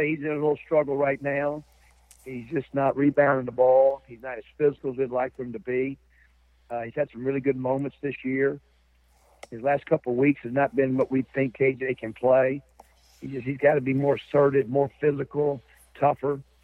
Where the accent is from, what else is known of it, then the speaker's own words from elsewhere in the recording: Mississippi, United States; I'm so grateful to Ole Miss to give me an opportunity to come back to my home state and coach in a state that I've always loved for my whole life